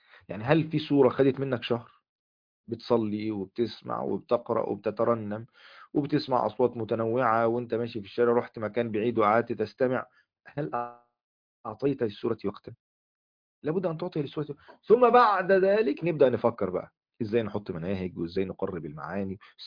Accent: Egypt; من العادات المنتشرة عندنا في مصر

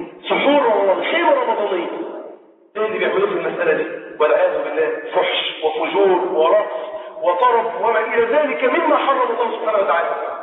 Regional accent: Egypt; احنا مصريين اسلمنا

